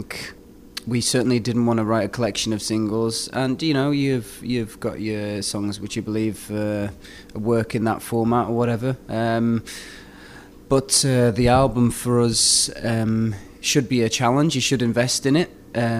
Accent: Wales, United Kingdom; growing up in North Wales, we didn't have many references. We only had one club down the road, you know what I mean? So it was in some ways quite an insular upbringing.

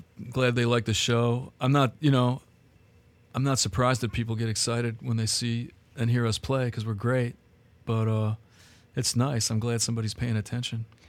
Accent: Michigan, United States; And I grew up in the Detroit area also.

